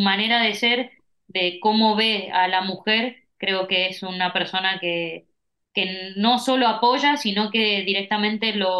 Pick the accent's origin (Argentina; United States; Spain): Argentina; eso es algo único para mí, obviamente, como argentina